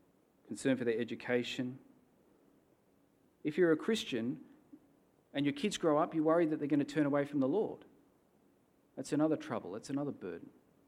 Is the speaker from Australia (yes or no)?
yes; Australia; I'm going to live till my good 79.5 years as an Aussie bloke